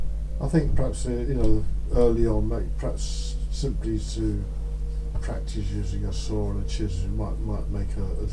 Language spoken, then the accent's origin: English; Norbury, London, United Kingdom; born there; I was born in Norbury, that's south of 16, on the 15th of March 1943.